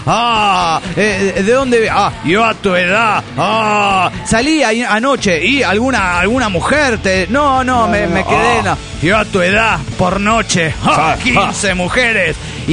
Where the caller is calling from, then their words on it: Morelia, Michoacán, Mexico; hacer contacto con los desintegrados de aquí de Morelia, Michoacán